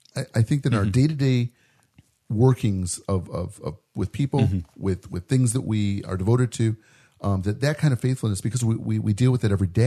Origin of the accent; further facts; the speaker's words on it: Chicago, Illinois, United States; I'm from Chicago, so I'm faithful. I'm a loyal Chicago guy, even though I'm ready to move.